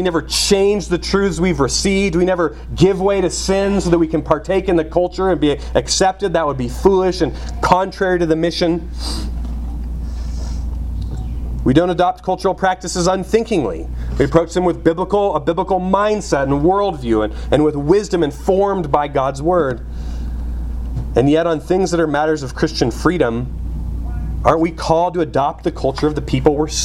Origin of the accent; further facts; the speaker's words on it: Colorado, United States; also born or lived in California; I'm mostly from Western Colorado. I grew up in California until I was 13, but from 13 on, I lived in Western Colorado.